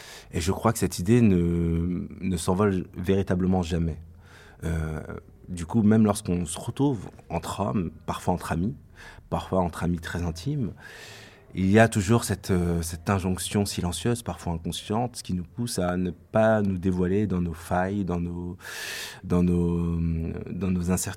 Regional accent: Paris, Île-de-France, France; je suis parisien, j'ai 31 ans.

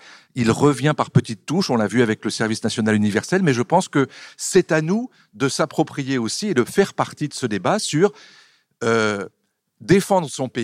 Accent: France; c'est aussi parce que chez nous en France, il n'y a plus de service militaire depuis 1996

